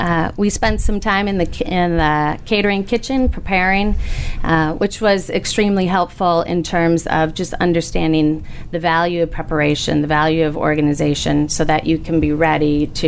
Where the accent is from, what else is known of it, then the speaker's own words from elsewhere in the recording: Osseo, Minnesota, United States; I grew up in a small town by the name of Osseo, which is just north of Minneapolis in Minnesota.